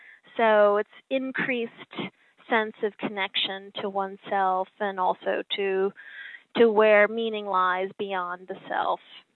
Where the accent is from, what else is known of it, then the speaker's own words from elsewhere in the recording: New York, United States; because I'm a New Yorker